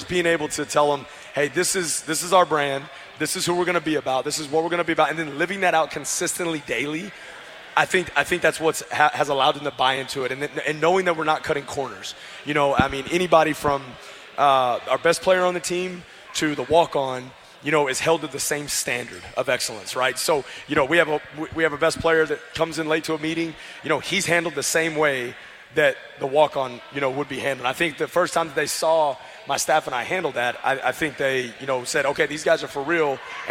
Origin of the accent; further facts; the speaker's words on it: Fort Worth, Texas, United States; I'm old Texas. I'm a Texas high school football product, guys. I was born and raised on Friday Night Lights. I love it. I can't get enough of it. Born in Fort Worth, Texas.